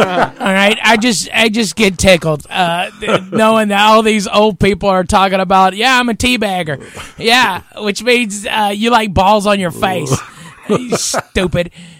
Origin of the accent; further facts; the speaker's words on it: United States; I know because, you know, we're American, we consider it, you know, a very patriotic, you know, thing